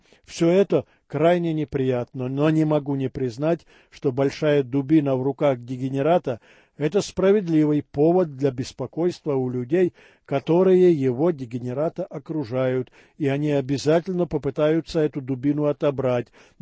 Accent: Sievierodonetsk, Luhansk Oblast, Ukraine; born there; first language ru; also born or lived in Lviv / Kharkiv / Kyiv; Я родился и жил до 92-го года в Северодонецке, в Донбассе. Регулярно езжу туда к родителям. Мама азербайджанка, отец белорус. Мой родной язык русский, но я знаю украинский. Он мне нравится, и я считаю себя украинцем

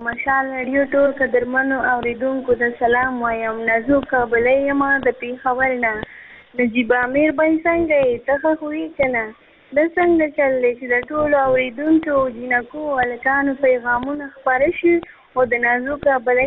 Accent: Peshawar, Khyber Pakhtunkhwa, Pakistan; زه د پیښور نه یم

